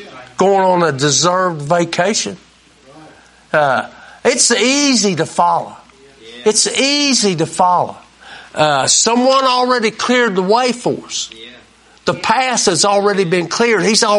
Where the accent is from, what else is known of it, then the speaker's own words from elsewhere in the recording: United States; I'm as good American as anybody.